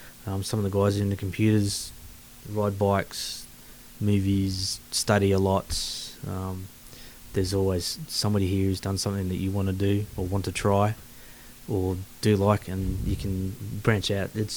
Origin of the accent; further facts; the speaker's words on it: Melbourne, Victoria, Australia; I prefer AFL, but I'm from Melbourne, so.